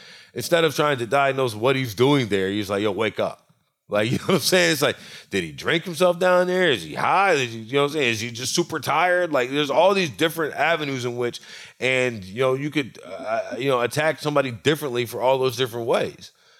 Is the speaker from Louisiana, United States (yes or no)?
yes; Louisiana, United States; I grew up around guns. I'm grew up from Louisiana. And I'm from country Louisiana. Like, everybody I knew had guns.